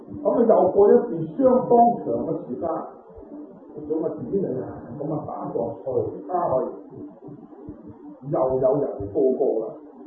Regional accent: Guangdong, China; 即系我哋广东人话嘅油炸鬼

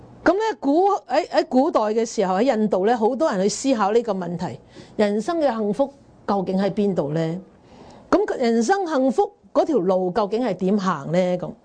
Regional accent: Guangdong, China; 但系我哋广东人中唔中意个七字啊？

